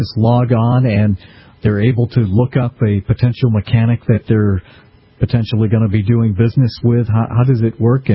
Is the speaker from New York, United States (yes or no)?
no; Boston, Massachusetts, United States; But it's certainly a great place, as is my hometown of Boston.